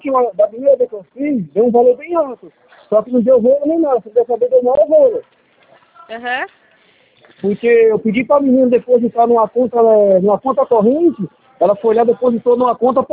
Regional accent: Jundiaí, São Paulo, Brazil; eu sou de Jundiaí.

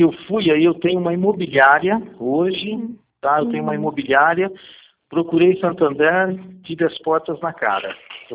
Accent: Botucatu, São Paulo, Brazil; aqui em Botucatu, eu sou de Botucatu

